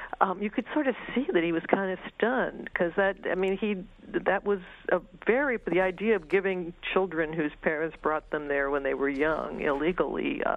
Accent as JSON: {"language": "English", "region": "Ohio", "country": "United States", "said": "I mean, I come from Ohio, and I like Ohio a lot, but I can never remember studying Ohio history or saluting the Ohio flag."}